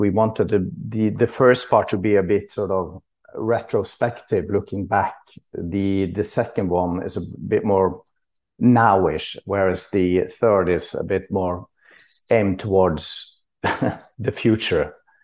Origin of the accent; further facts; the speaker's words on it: Tromsø, Troms, Norway; English is a second language; Obviously, I grew up in Tromsø in northern Norway. Like, that's pretty remote. 69 degrees north, if you have a map of the world.